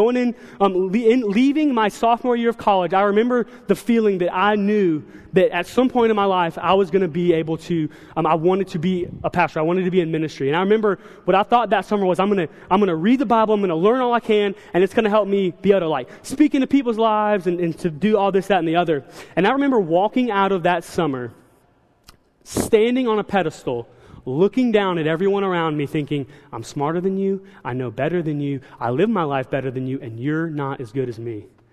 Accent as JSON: {"language": "English", "region": "the South", "country": "United States", "said": "honestly, guys, I'm from the South. We like college football more than pro football because it is more godly, okay?"}